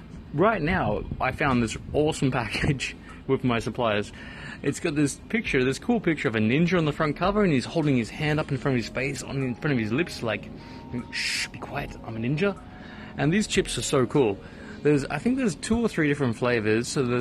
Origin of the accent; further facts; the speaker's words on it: Australia; now in Tokyo, Japan; because I'm Australian, and in Australia we're looking at around about 50 degrees.